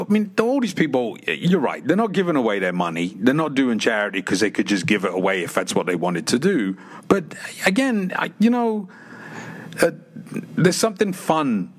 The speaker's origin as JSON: {"language": "English", "region": "England", "country": "United Kingdom", "said": "as an Englishman, we have a love and hate relationship with Diego Maradona"}